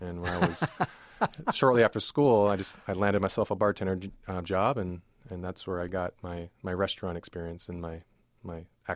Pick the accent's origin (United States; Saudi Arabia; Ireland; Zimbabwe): United States; Salem, Oregon; I grew up right here in Salem. I'm born at the Salem Hospital, went to North Salem High School, and on to Chemeketa in Oregon State. So I'm a hometown boy through and through.